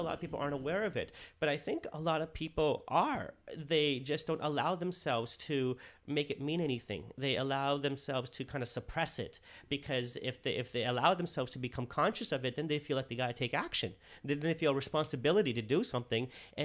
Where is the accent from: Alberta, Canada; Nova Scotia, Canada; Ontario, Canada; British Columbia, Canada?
Ontario, Canada; Toronto; So I grew up here in Toronto on welfare.